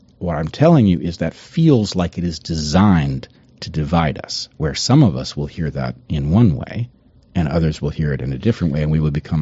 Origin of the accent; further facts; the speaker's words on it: United States; I'm an American. I don't owe any allegiance to Benjamin Netanyahu.